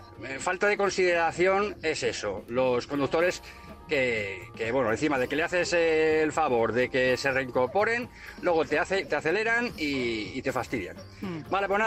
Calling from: Madrid, Community of Madrid, Spain; de Madrid.

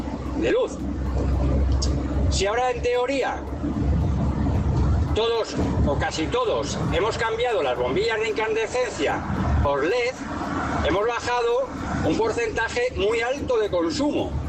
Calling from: Madrid, Community of Madrid, Spain; de Madrid.

